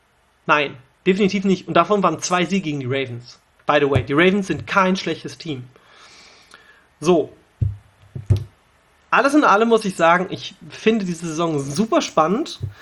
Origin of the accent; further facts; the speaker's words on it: Hanover, Lower Saxony, Germany; born there; das muss ich als gebürtiger Hannoveraner zugeben